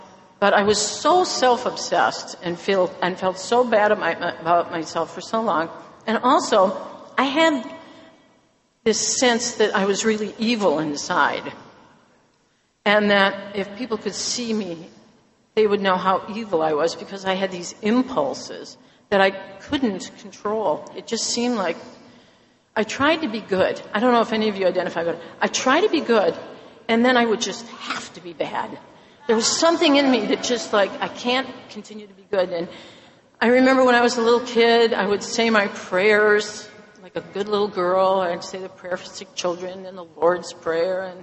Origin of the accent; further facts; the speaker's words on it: Vermont, United States; I'm from Vermont.